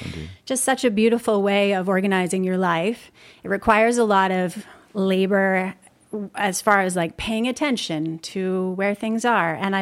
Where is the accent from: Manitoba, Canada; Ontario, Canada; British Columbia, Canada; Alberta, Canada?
British Columbia, Canada; Kelowna; as a child growing up in Kelowna on this little hobby farm, we were surrounded by a lot of natural spaces, undeveloped hills and, you know, the ponderosa pine and bunch grass ecosystem